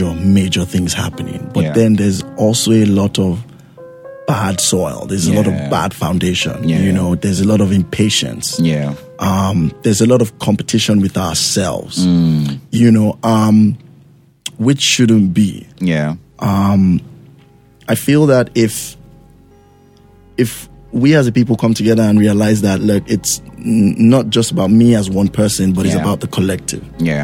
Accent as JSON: {"language": "English", "country": "Nigeria", "said": "Despite things that are going on even in my home country in Nigeria and things like that, I still believe that there are some really good people."}